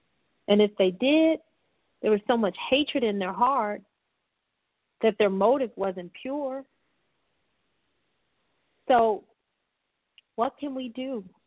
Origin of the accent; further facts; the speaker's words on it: United States; And I am an American.